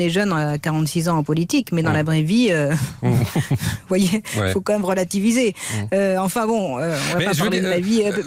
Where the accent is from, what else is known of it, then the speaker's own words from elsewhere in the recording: France; je suis une Française comme les autres.